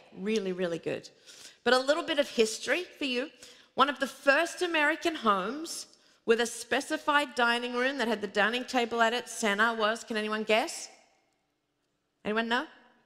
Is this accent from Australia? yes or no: yes; Australia; now in United States; because I grew up in Australia, it's a little bit different.